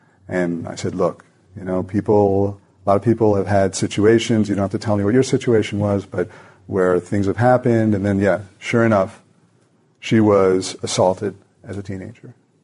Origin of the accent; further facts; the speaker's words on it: United States; So maybe it's because I'm American. I don't know.